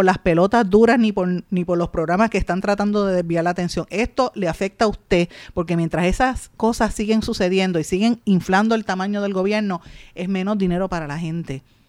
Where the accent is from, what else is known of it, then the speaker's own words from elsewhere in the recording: Puerto Rico; los problemas que nos van a afectar a nosotros como puertorriqueños.